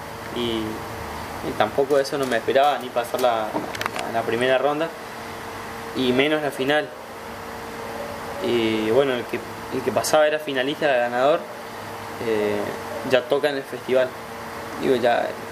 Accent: Misiones, Argentina; Y bueno, como soy de Misiones, me tocó la región litoral.

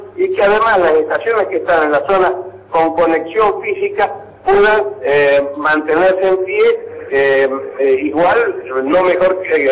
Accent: Argentina; tenemos que apoyarlo como argentinos

